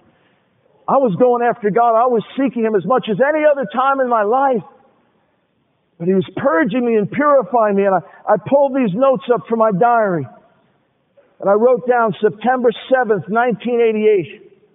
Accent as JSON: {"language": "English", "region": "New York", "country": "United States", "said": "Now, I often, in describing my background, my wife and I, we're Jews from New York, and sarcasm just runs in our blood."}